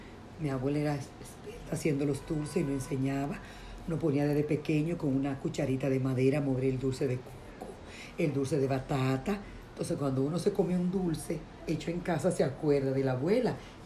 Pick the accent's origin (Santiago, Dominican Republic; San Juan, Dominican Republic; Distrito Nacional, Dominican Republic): Distrito Nacional, Dominican Republic; Santo Domingo; En Santo Domingo.